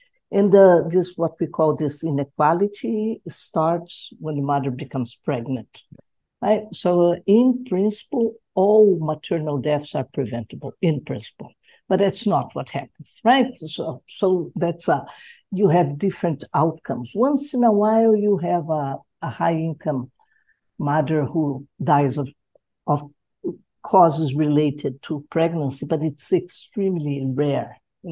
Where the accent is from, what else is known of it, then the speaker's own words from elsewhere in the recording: Curitiba, Paraná, Brazil; English is a second language; I was born in Curitiba, which is a town, capital of the state of Paraná in the south of Brazil.